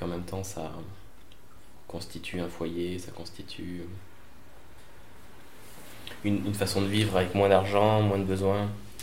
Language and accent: French; Bordeaux, Nouvelle-Aquitaine, France; born there; je suis né à Bordeaux à ma naissance